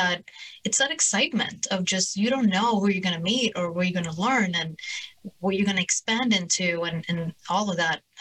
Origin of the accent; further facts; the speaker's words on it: Sweden; English is a second language; also born or lived in Boston, United States; now in London, United Kingdom; But I moved from the US to London 2 years ago. And before I moved to the US, I came from Sweden. So I moved quite a lot over the past 10, 11 years, coming, you know, born and raised in Sweden, moving to the US